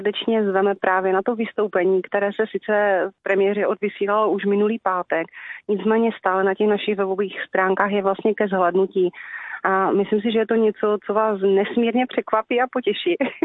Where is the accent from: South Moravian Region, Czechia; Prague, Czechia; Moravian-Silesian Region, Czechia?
Moravian-Silesian Region, Czechia; Dobroslavice; A já jsem z Dobroslavic